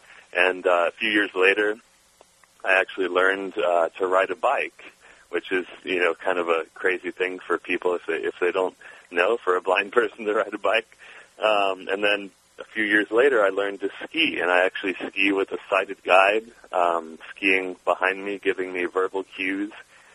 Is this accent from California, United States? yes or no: yes; Redondo Beach, California, United States; I grew up in Redondo Beach, California, and long before I ever skied, my mom would take us to the beach.